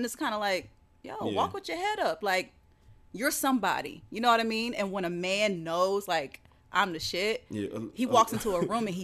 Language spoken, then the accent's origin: English; the South, United States; maybe this is because I'm from the South and I just kind of grew up with this like laid back thing.